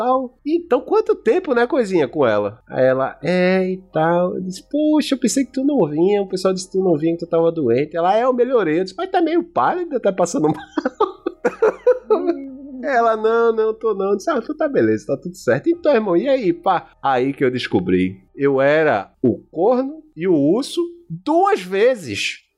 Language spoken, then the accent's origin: Portuguese; Janga, Pernambuco, Brazil; E eu fui buscar uma amizade lá de onde eu cresci. Eu não morava mais no Janga, eu tava morando em Olinda nessa época.